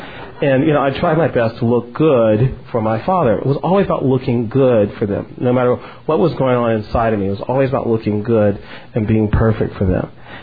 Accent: Ohio, United States; But my growing up in Ohio, and my growing up with my father, who is a powerful man in many ways.

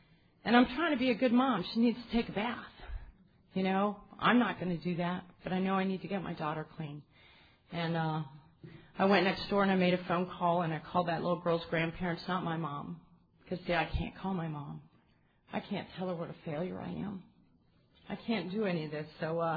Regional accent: Pueblo, Colorado, United States; I was raised in a very wealthy family out in Colorado, so any of you from the Colorado area, I was raised in Pueblo, and I grew up in a 22-room house with a 3-acre yard

